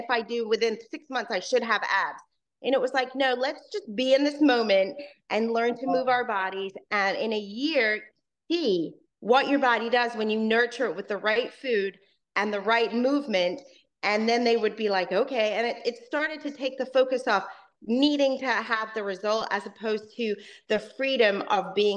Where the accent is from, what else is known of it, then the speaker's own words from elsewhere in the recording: Hong Kong; growing up in Hong Kong, I was exposed to different kinds of sports that I played also.